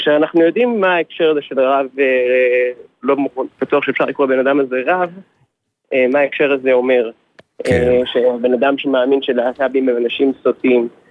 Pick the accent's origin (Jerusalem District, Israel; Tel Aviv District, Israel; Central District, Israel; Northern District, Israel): Tel Aviv District, Israel; Tel Aviv; אני גר פה במרכז תל אביב. אני גדלתי פה.